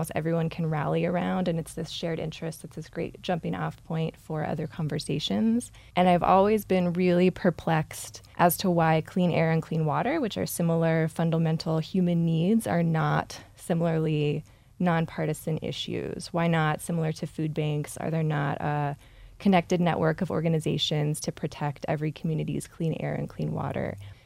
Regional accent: Raleigh, North Carolina, United States; So I grew up in Raleigh, North Carolina

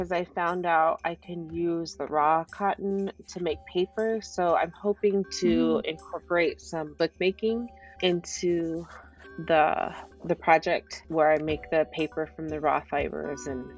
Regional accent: California, United States; now in Tucson, United States; So my husband grew up in Arizona. I am originally from the Bay Area. So initially we moved to Arizona because this is where he was from

